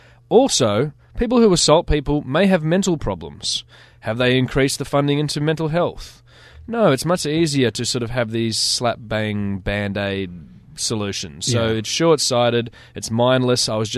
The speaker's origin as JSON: {"language": "English", "town": "Edgecliff", "region": "New South Wales", "country": "Australia", "tie": "born or raised there", "said": "I grew up in Edgecliff where there's no hip-hop."}